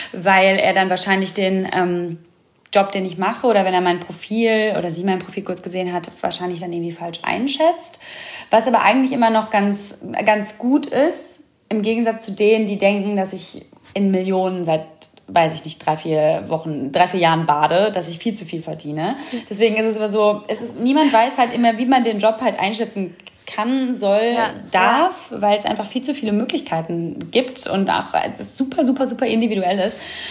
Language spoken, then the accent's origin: German; Oberhausen, North Rhine-Westphalia, Germany; Ich komme aus dem Ruhrgebiet, eigentlich aus Oberhausen, ganz toll.